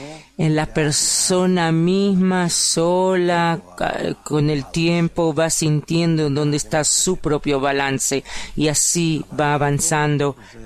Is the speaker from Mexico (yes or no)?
no; Russia; yo de todas formas vengo de Rusia y yo conocí en Rusia muchos pueblos, ahí hay como 130 o algo pequeños pueblos en todo ese área de Rusia.